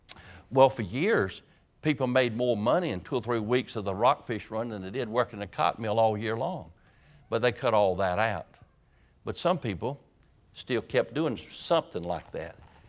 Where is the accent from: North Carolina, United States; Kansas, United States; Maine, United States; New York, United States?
North Carolina, United States; Roanoke Rapids; we were raised up in Roanoke Rapids on the Roanoke River. I spent many hours on the river and in the lakes and everything up there, and we caught rockfish.